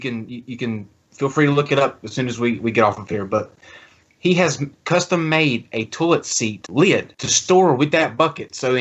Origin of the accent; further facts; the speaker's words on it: North Carolina, United States; No, I wasn't a preacher man, but I'm from North Carolina, which is Southern Baptist.